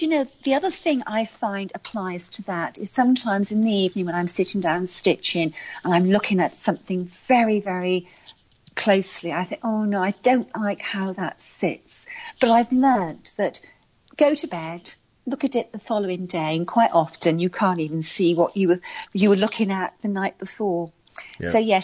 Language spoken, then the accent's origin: English; United Kingdom; I'm British